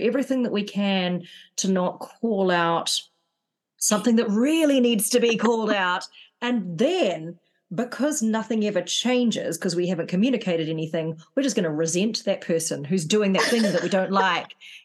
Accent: New Zealand; I'm from New Zealand and we're very direct.

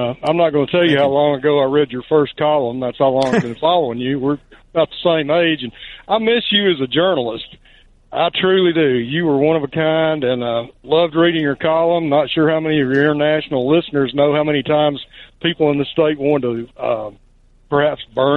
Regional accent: Alabama, United States; Born and raised in Alabama, I love my state. I love my country.

